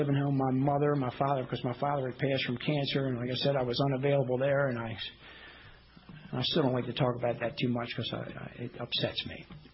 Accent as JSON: {"language": "English", "town": "Baltimore", "region": "Maryland", "country": "United States", "tie": "born or raised there", "said": "I'm originally from Baltimore City, born and raised. I'm 1 of 6, Irish, Italian, Catholic."}